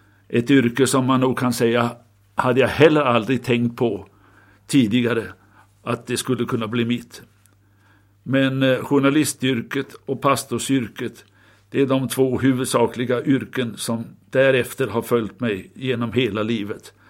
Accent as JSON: {"language": "Swedish", "country": "Denmark", "tie": "born or raised there", "moved": "as an adult", "lives_now": "Sweden", "said": "Jag växte upp i Danmark, sa jag, men vid 18 års ålder så kom den stora vändpunkten i mitt liv. Och den skedde i Sverige."}